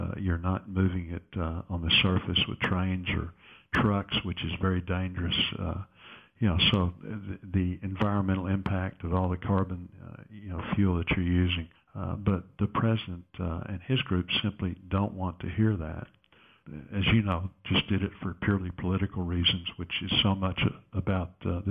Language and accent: English; Fort Smith, Arkansas, United States; I grew up in Fort Smith, and so we'll be in Fort Smith for a little bit of the day and then back in northwest Arkansas for the evening.